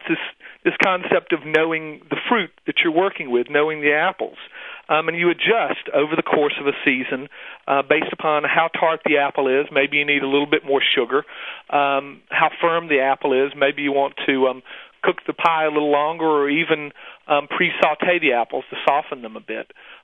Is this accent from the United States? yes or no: yes; Mississippi, United States; from far from where I hail from Mississippi, it's what we'll serve today to our family for Thanksgiving.